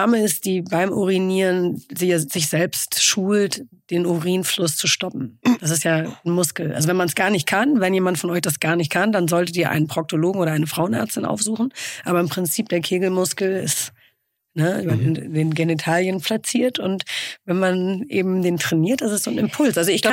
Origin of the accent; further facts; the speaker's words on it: Hamburg, Germany; born there; moved away as an adult; also born or lived in London; Ja, ich bin tatsächlich gebürtige St. Paulianerin. Ich bin in sechster Generation Hanseatin.